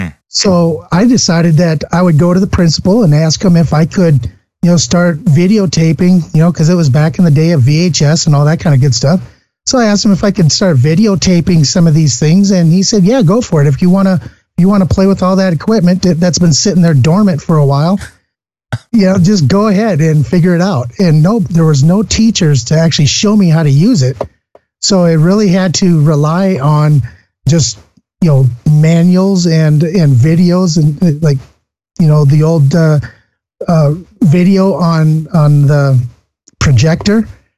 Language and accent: English; Pipestone, Minnesota, United States; Well, I'm originally from Minnesota. I grew up in a small town called Pipestone, Minnesota, which has got about 1,300 people.